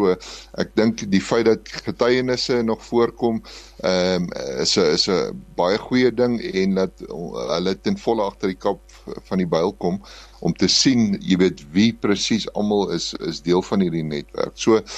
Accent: Karoo, South Africa; En om te dink, ek het in die Karoo groot geword.

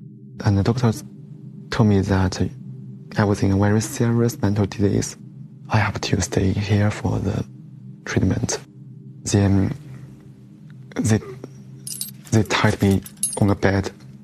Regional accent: Nantong, Jiangsu, China; English is a second language; The university asked my father to bring me back to my hometown.

